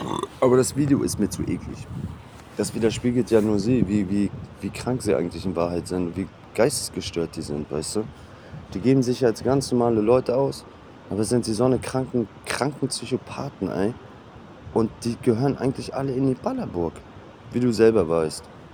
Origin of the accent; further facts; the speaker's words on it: Flensburg, Schleswig-Holstein, Germany; Und wenn ich hier in Flensburg bleiben will, dann bleibe ich hier in Flensburg.